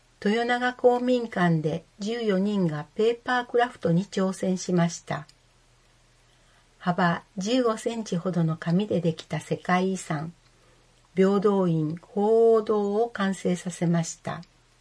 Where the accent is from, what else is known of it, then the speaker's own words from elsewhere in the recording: Shimane, Japan; 地元が島根県で自然豊かなところなので、アウトドアも好きです。